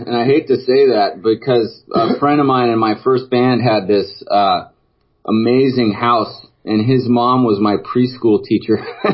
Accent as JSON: {"language": "English", "town": "Silverton", "region": "Oregon", "country": "United States", "tie": "born or raised there", "said": "I grew up in a town called Silverton. It was about 20 miles away from Salem."}